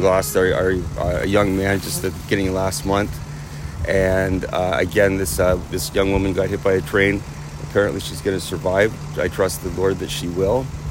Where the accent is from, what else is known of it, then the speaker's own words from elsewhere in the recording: Toronto, Ontario, Canada; I am from Toronto.